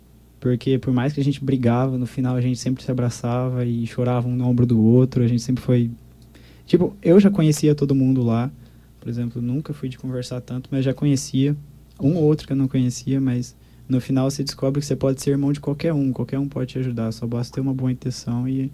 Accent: Nova Alvorada, Brazil; Eu sou de Nova Alvorada.

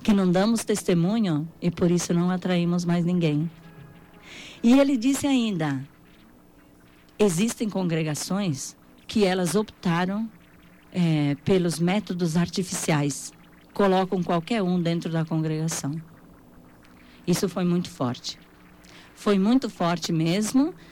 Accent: Brazil; Eu só gritei, eu sou brasileira! Claro, tinha que representar o meu país.

